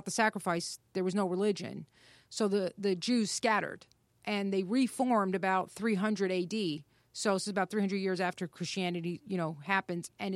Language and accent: English; New York, United States; I grew up in New York. I know a lot of really excellent, amazing Jewish